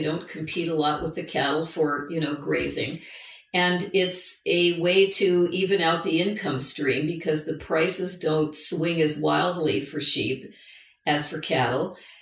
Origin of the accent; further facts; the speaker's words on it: California, United States; I mean, I'm from the California tree hugging, you know, background.